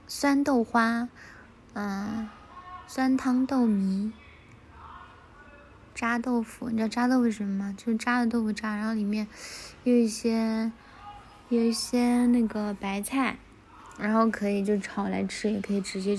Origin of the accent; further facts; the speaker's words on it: Guiyang, Guizhou, China; 用我们贵阳的方言就是说，画两个圈圈把它抖起